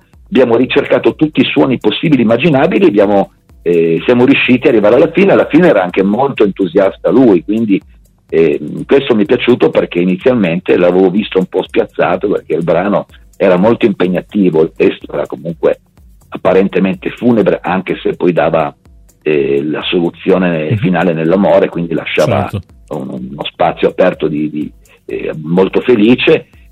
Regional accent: Turin, Piedmont, Italy; Sì, perché sono di Torino. Tengo molto questa città che amo e odio.

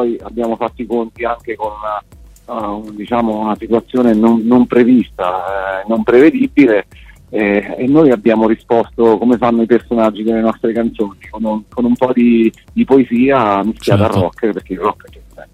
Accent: Ascoli Piceno, Marche, Italy; siamo entrambi di Ascoli Piceno, nostra bellissima città

